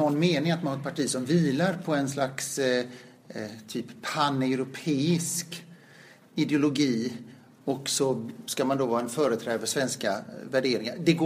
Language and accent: Swedish; Sweden; jag är nog svensk utan att vifta med en flagga